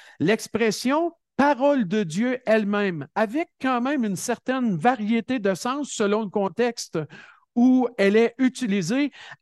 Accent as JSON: {"language": "French", "region": "Quebec", "country": "Canada", "said": "ce qu'on appelle chez nous au Québec la footing"}